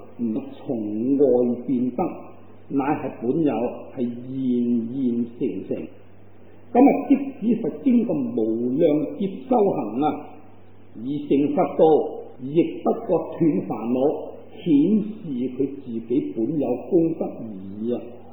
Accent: China; 根据我哋中国人写字嗰种嘅方式咧

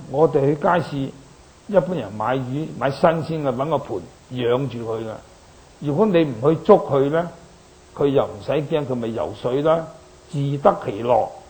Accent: Guangdong, China; 我哋廣東人有句話，廣東就有三寶。

